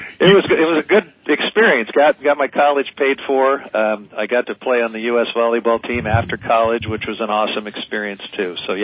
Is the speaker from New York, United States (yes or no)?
no; Independence, Missouri, United States; moved away as an adult; now in Marin County, United States; I grew up in the Midwest in the state of Missouri. My first 18 years, Independence, Missouri